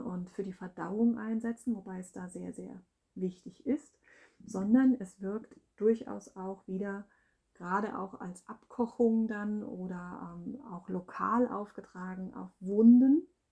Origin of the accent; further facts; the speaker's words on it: Hesse, Germany; wie man bei uns im Odenwald das Lattwerk kennt